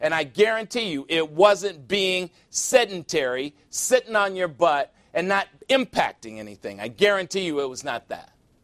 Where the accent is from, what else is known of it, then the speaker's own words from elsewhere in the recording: Chicago, Illinois, United States; And we have a unique situation here because everybody came from someplace, and even me. I came from Chicago.